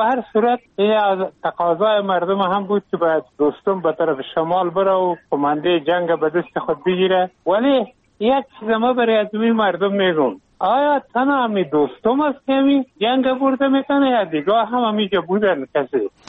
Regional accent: Afghanistan

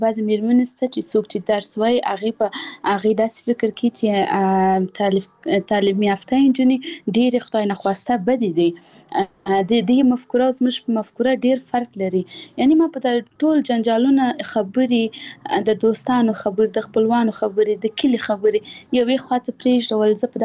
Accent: Paktia, Afghanistan; اول زه خپل خپل د پکتیا ولایت یم، زه د یو کلی یم،

